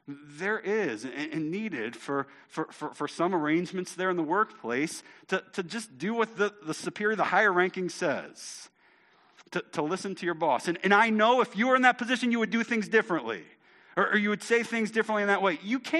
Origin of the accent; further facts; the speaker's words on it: United States; I'm American. Like, we got protests pumping through our blood, right?